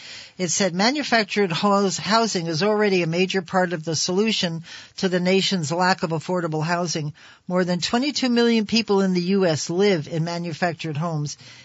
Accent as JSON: {"language": "English", "town": "Florham Park", "region": "New Jersey", "country": "United States", "tie": "born or raised there", "said": "I was brought up in Florham Park, New Jersey. Don't ask me where that is."}